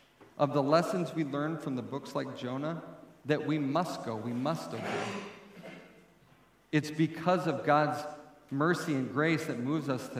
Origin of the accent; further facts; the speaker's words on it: Wyoming, United States; Because I actually never wanted to go back to Wyoming, especially my hometown.